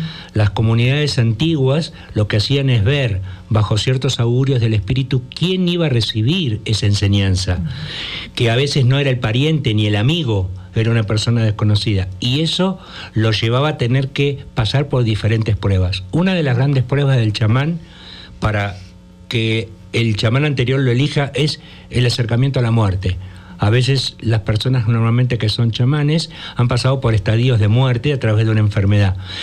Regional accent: Argentina; yo vengo de Argentina, ¿no?

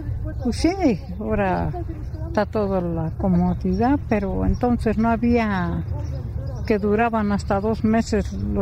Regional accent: Jalpan, Querétaro, Mexico; Vengo de Jalpan, Querétaro, de la Sierrita.

